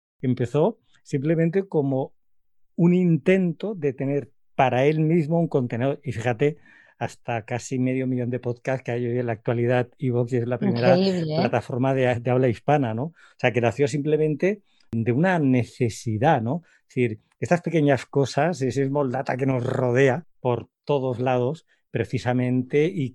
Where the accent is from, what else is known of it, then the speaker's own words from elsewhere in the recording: Barcelona, Catalonia, Spain; la taberna inglesa de Barcelona era toda una institución. Hace poco estuve en mi ciudad natal y descubrí que habían cerrado.